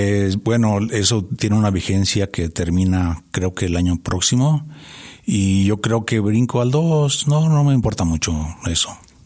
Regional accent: Vicente Guerrero, Durango, Mexico; Bueno, pues yo soy duranguense. Yo soy de Vicente Guerrero, Durango. Y estudié... bueno, toda mi carrera ha sido forestal. Tengo un bachillerato forestal en el CBTF 4 aquí en Durango.

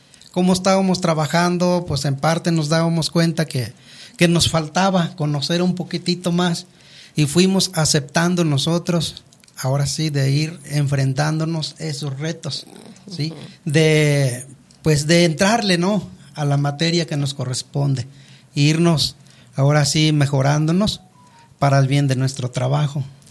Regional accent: Veracruz, Mexico; first language Nahuatl; Spanish is a second language; vengo del estado de Veracruz, también soy indígena, sí. Hablante de la lengua materna náhuatl.

